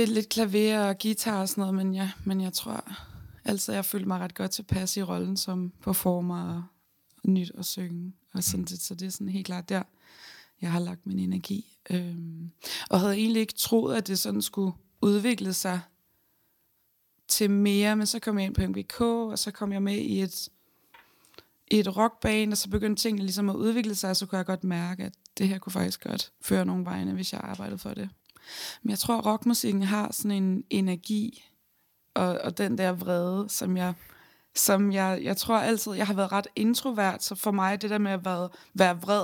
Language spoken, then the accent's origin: Danish; Nykøbing Falster, Zealand, Denmark; De havde nemlig en musiklinje dernede på Nykøbing Falster, hvor jeg kommer fra.